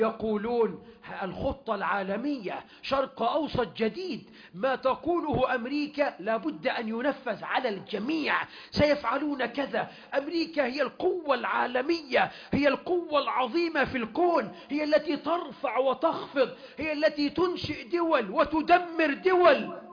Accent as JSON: {"language": "Arabic", "country": "Egypt", "said": "اللهم احفظ بلدنا مصر"}